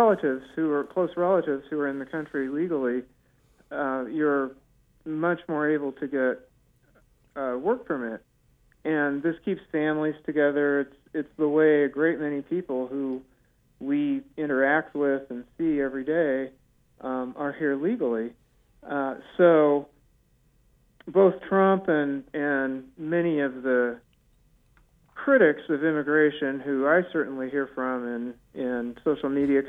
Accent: Nebraska, United States; I grew up in Nebraska, and a whole lot of older folks were German and spoke German in their homes, and their grandparents didn't speak English.

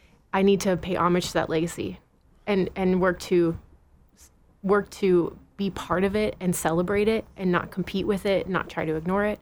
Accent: California, United States; also born or lived in Chicago / Boston; now in Chattanooga, United States; I grew up in California and then moved to Chicago and then moved to Boston and moved to here. So I've lived all over.

